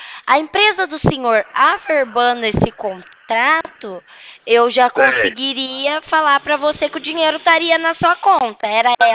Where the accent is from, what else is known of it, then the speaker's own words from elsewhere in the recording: Porto Ferreira, São Paulo, Brazil; sou de Porto Ferreira, interior de São Paulo. Fica perto de Desalvado.